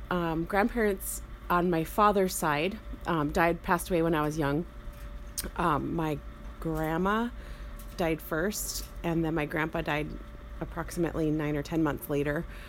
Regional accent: West Fargo, North Dakota, United States; I grew up in West Fargo, North Dakota.

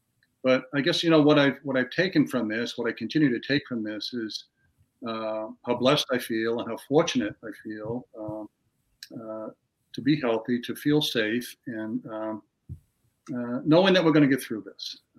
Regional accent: Westbrook, Maine, United States; I grew up in Westbrook, Maine. Born in 1954. I grew up in a blue-collar neighborhood. My mother and my father both worked at the paper mill most of their adult lives.

